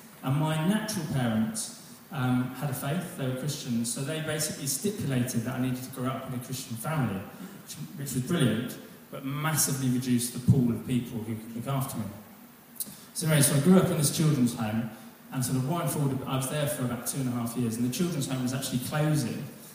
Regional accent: Aylesbury, South East England, United Kingdom; born there; And I was born in Aylesbury Hospital in 1976.

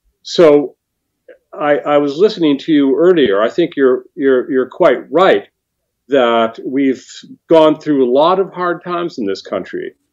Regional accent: Shaker Heights, Ohio, United States; born there; I was born in Shaker Heights outside of Cleveland, Ohio.

